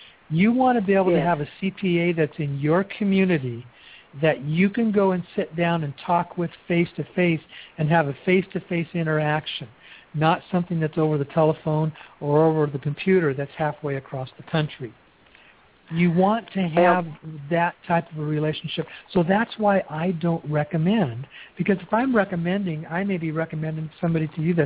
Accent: Newberg, Oregon, United States; moved away as an adult; I grew up in Newburgh. You know, it's about 35 miles there from Albany. I moved to Newburgh when I was 5 and moved away when I was 25. That's where I grew up.

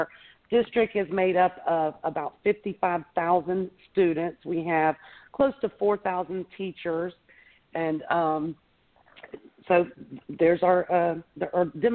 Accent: Jonesboro, United States; I was born and raised here in Jonesboro, so which is a little bit further south of, you know, from the airport.

